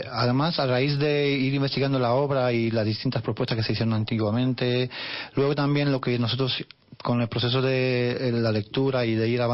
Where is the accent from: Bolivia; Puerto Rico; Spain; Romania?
Romania; yo soy de Rumanía, Mariana también